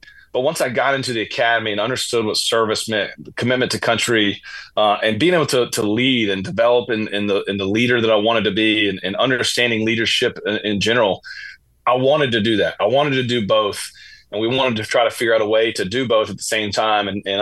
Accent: Georgia, United States; We grew up here in Georgia, just outside of Atlanta. So I was an Atlanta Braves fan my entire life.

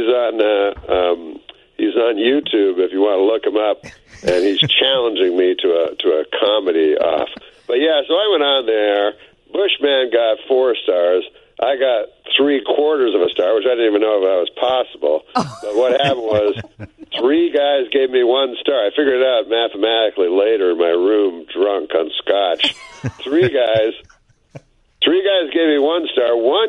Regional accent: Canada; So I am from Canada, and I represented Canada.

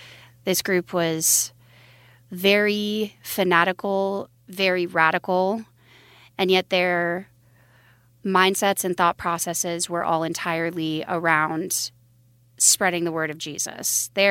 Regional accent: Billings, Montana, United States; born there; I was born in Billings, Montana, in a religious cult that is federally recognized called Curly Thornton Ministries.

